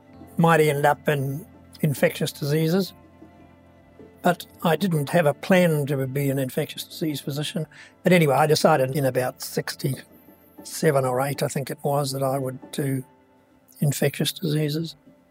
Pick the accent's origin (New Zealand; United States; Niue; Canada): New Zealand; Auckland; born there; I'm a New Zealander. I was born in Auckland, in Otahu to be precise, on the 6th of November 1941.